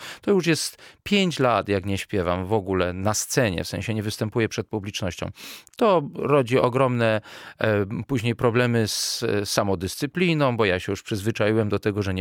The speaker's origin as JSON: {"language": "Polish", "town": "Kraków", "region": "Lesser Poland", "country": "Poland", "said": "A ja jestem jednak z Krakowa."}